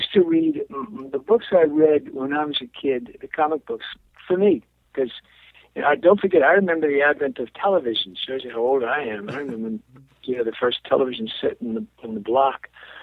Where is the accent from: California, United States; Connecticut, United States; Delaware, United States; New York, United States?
New York, United States; Brooklyn; You know, I'm a kid from Brooklyn, and there wasn't a hell of a lot of adventure there.